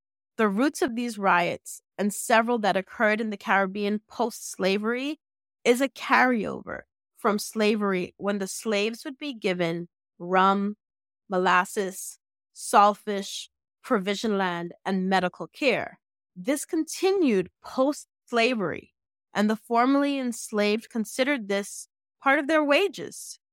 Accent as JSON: {"language": "English", "country": "United States", "tie": "born or raised there", "said": "I say edo, but I'm also born and raised in America."}